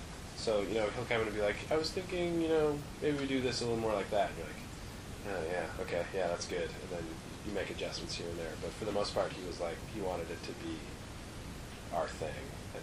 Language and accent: English; Berkeley, California, United States; I'm from Berkeley, California. It's kind of a California vibe.